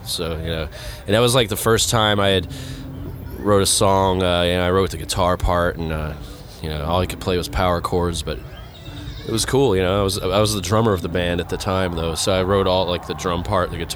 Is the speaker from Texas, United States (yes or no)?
yes; Beaumont, Texas, United States; I grew up in Beaumont, Texas, and I mean, you didn't have, like, any music scene